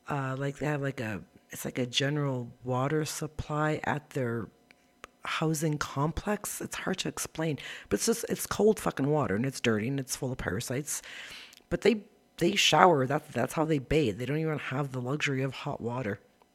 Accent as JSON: {"language": "English", "region": "Ontario", "country": "Canada", "lives_now": "Guatemala", "said": "here in Guatemala. And I'm from Northern Ontario, Canada."}